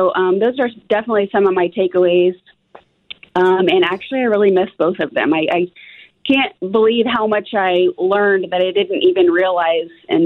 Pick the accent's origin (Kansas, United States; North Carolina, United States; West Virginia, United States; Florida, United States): Kansas, United States; Wichita; Sure. I'm born and raised here in Wichita.